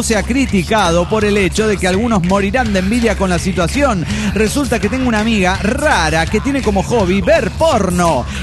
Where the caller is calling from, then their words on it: Guadalajara, Jalisco, Mexico; de Guadalajara, Jalisco, México.